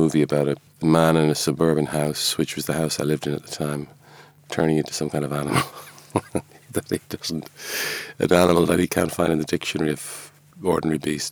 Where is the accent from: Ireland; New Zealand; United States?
Ireland; County Dublin; also born or lived in Sligo; I mean, I was born in Sligo. I grew up in North County, Dublin.